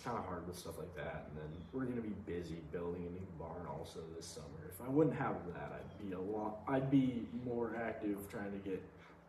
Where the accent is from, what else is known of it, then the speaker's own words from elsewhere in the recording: Troy, Idaho, United States; Oh, I am from Troy, Idaho. I've been my whole life. Right outside of Moscow, Idaho. That's a bigger town around there. Lewiston, Idaho, right around in there.